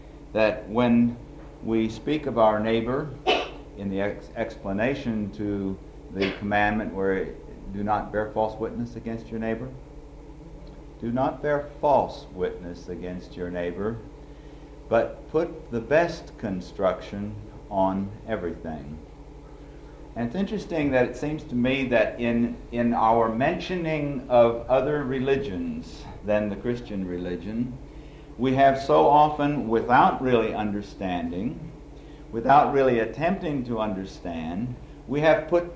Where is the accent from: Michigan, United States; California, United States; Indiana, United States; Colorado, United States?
Indiana, United States; Valparaiso; I come from Valparaiso, Indiana, where I teach in the theology department at Valparaiso University.